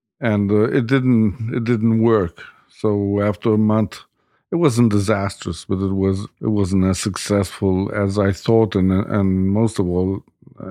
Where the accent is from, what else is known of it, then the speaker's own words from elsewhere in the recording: Rome, Lazio, Italy; also born or lived in Marche; And I've always been a Roman. I grew up in Rome.